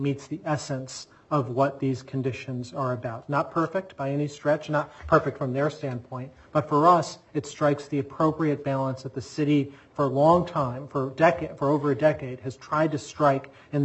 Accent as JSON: {"language": "English", "town": "Chicago", "region": "Illinois", "country": "United States", "tie": "born or raised there", "said": "where I grew up in Chicago, were driving to Wisconsin because the drinking age was different"}